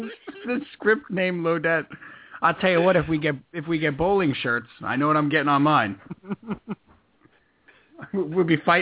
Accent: Commack, New York, United States; I am from Comac. There's a Motor Inn and a White Castle.

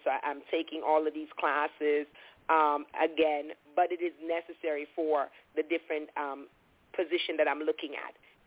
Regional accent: Jamaica; realized you're from Dominica. I'm from Jamaica.

